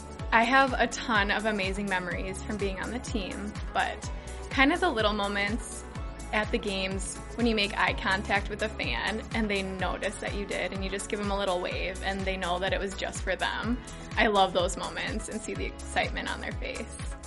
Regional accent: Burnsville, Minnesota, United States; This is my fifth year on the team, and I'm from Burnsville.

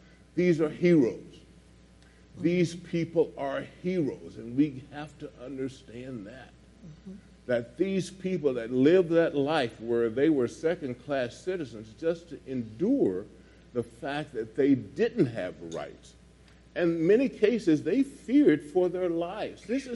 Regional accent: Winston-Salem, North Carolina, United States; I grew up in Winston-Salem, was where Krispy Kremes come from.

